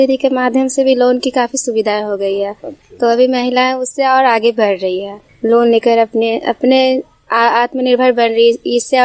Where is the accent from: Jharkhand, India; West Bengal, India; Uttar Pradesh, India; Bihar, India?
Bihar, India; Simultala; जी, हम सिमुलतला से रहने वाले हैं।